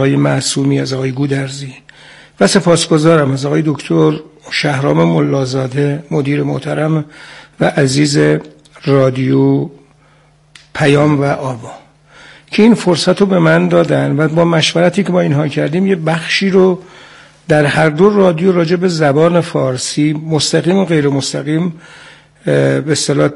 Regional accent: Iran; احساس کردم من به عنوان یک ایرانی وظیفه دارم،

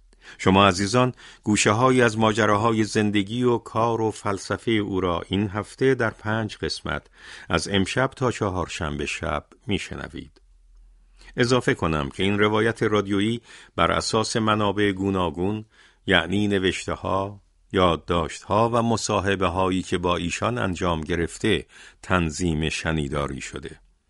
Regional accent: Ardakan, Yazd, Iran; born there; من در 15 خرداد سال 1312 شمسی در اردکان یزد به دنیا آمدم.

